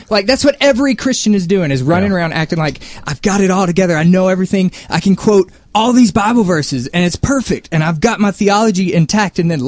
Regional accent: Mississippi, United States; I am from Mississippi, though, so I kind of have like a, you know, an excuse.

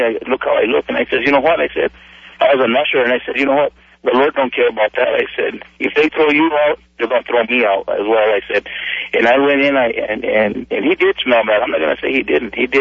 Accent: United States; I can literally say it because, you know, I'm an American

